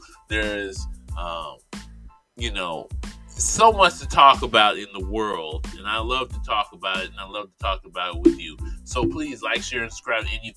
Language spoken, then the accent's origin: English; the South, United States; Oh, by the way, I'm from the South and I'm black.